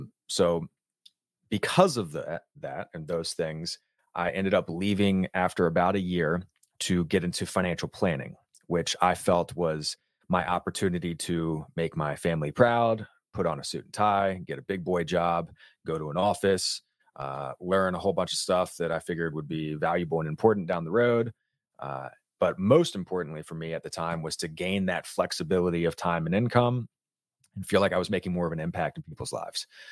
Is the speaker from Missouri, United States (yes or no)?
no; Richmond, Virginia, United States; And so I did a powerlifting competition in my hometown of Richmond, Virginia, like 3 weeks before I graduated